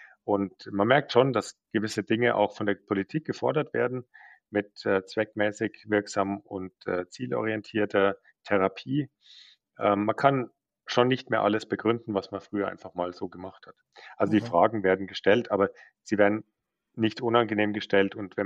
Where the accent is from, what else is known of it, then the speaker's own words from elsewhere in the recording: Germany; now in Switzerland; Da sind wir Deutsche so